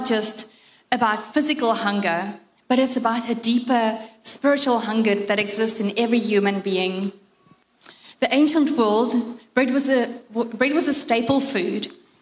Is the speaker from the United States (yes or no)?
no; South Africa; I remember when I was growing up in South Africa, we had enough, but we definitely didn't live in an abundance.